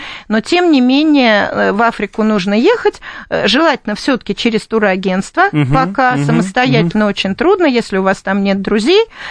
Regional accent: Russia; встретилась мне компания, и они говорят: «Вы откуда?» Я говорю: «Я из России». «О, Россия!»

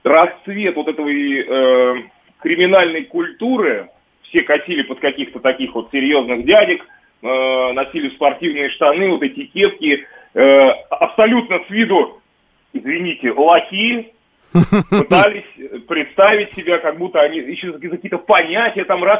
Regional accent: Moscow, Russia; я родился и вырос на Ждановской, та, которая Выхина сейчас называется.

